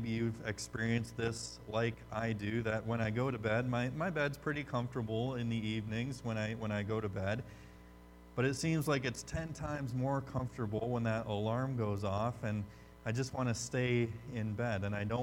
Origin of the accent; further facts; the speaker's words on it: Michigan, United States; As a kid growing up in Michigan, you get a lot of news about Detroit